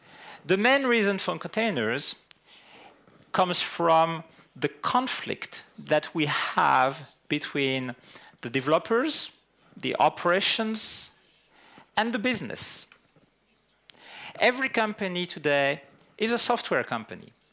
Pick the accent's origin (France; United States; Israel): France; accent: French; English is a second language; Excuse me if my French accent rises from time to time. It's the end of the day, and I tend to have the French coming back before getting out.